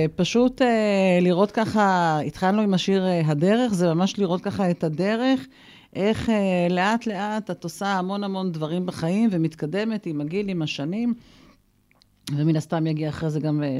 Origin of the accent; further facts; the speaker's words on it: Kiryat Shmona, Northern District, Israel; born there; ואני נולדתי בקריית שמונה, והימים הם ימים לא פשוטים בכלל מבחינה ביטחונית